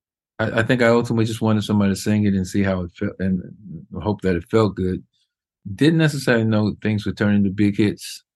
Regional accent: Indiana, United States; Growing up in the Midwest, it's kind of, you're from the Midwest, so you know what that's like.

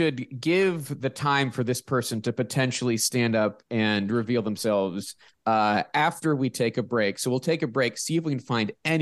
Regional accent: Pittsburgh, Pennsylvania, United States; Because I don't know if you know, I'm from Pittsburgh. So I know Donny.

